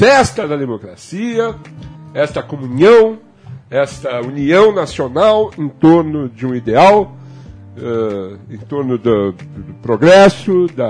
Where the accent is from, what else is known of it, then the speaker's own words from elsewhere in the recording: São Bernardo do Campo, São Paulo, Brazil; Eu nasci no Cambuci, depois de 9 anos de idade, eu me mudei para São Bernardo, Rui de Ramos. E vivi lá durante muitos anos.